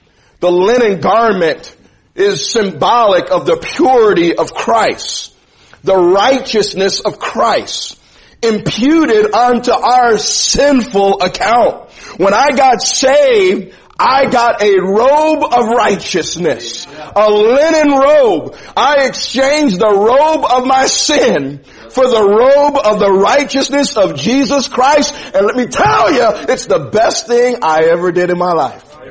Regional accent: Chicago, Illinois, United States; You see, I'm from Chicago, and there's some things about an inner city.

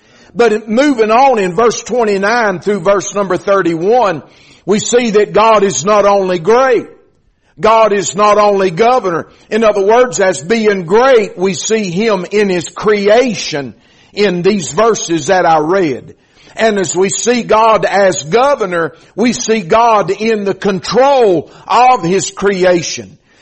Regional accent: Georgia, United States; also born or lived in Murphy, North Carolina; I was born in Murphy, North Carolina, Tar Heel by birth. Grew up for the most part in Georgia.

